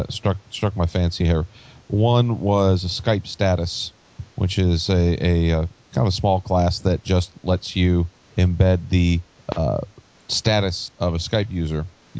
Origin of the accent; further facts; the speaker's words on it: Detroit, Michigan, United States; Well, I grew up in Detroit, and we had a very large Polish population there.